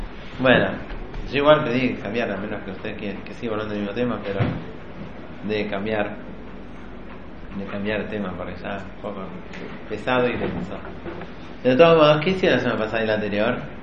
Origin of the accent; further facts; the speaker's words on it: Argentina; born there; No, nacimos en Argentina. Nacimos y no nos preguntaron dónde nacer.